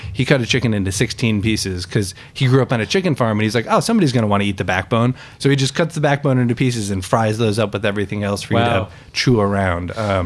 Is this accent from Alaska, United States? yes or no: no; Chicago, Illinois, United States; Chicago, the west side of Chicago, Oak Park and River Forest.